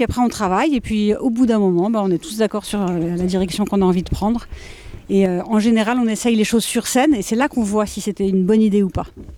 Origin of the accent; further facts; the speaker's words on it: Cergy-Pontoise, Île-de-France, France; Alors, on est originaire... de la même famille déjà, vous aviez compris, d'une ville qui s'appelle Cergy-Pontoise, c'est à côté de Paris, de banlieue parisienne. Et aujourd'hui, on est tous un petit peu éparpillés dans la France, on a tous déménagé, donc entre le sud, l'ouest